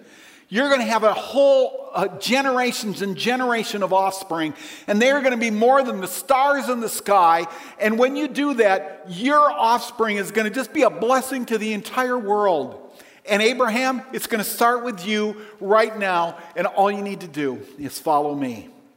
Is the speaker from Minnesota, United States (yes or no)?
yes; Minnesota, United States; I'm a Minnesota boy. I grew up in Minnesota. I've lived here most all of my life.